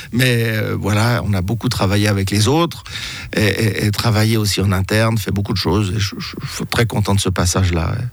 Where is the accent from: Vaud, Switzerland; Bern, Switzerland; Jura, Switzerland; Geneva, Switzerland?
Vaud, Switzerland; nous sommes originaires des Ormonts